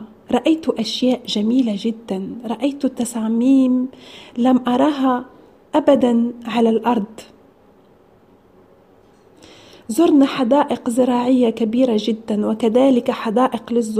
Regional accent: France; Arabic is a second language; now in Italy; متزوجة من إيطالي، أعيش في إيطاليا من سنة 2009. أنا ولدت وكبرت في فرنسا، أنا من أصل مغربي، عشت في جو إسلامي،

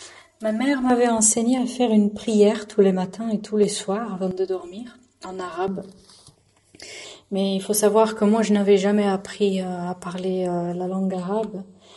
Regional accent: France; je suis née et j'ai grandi en France.

